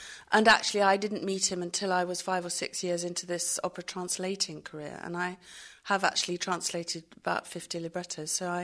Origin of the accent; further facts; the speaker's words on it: London, United Kingdom; I grew up in London, and music surrounded me all the time.